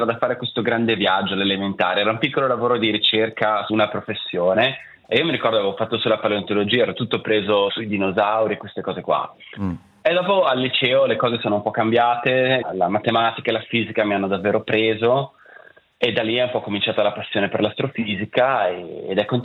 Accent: Massagno, Ticino, Switzerland; also born or lived in Zurich; Sono cresciuto a Massagno, fondamentalmente in Ticino, e poi dopo il servizio militare mi sono spostato a Zurigo, dove ho studiato fisica al Politecnico

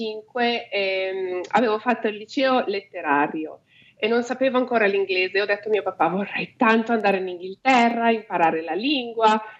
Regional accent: Switzerland; Ancora comunque in Australia quando dico sono svizzera

